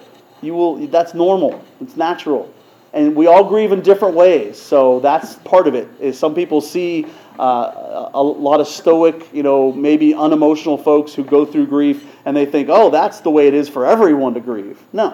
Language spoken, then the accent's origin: English; Pennsylvania, United States; The person is in my hometown in Pennsylvania